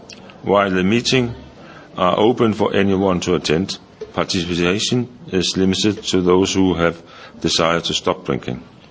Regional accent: Denmark; I'm an alcoholic from Denmark.

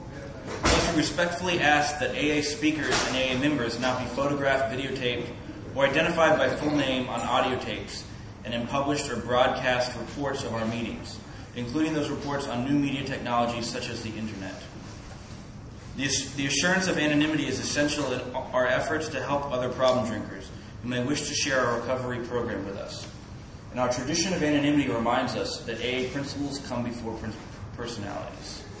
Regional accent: New York City, New York, United States; I'm an alcoholic from New York City.

